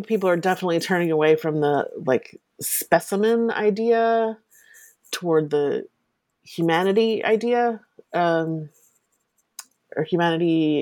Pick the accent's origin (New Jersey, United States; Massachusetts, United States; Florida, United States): New Jersey, United States; I grew up in Southern New Jersey.